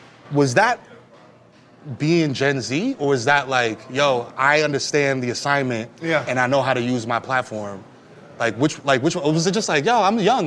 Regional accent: Bronx, New York, United States; and he's from Brooklyn. And I'm not. I'm from the Bronx.

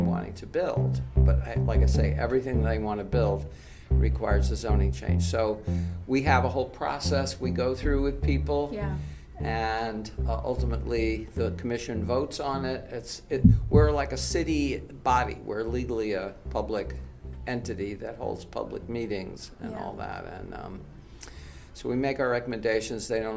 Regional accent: New York City, New York, United States; I grew up in New York City

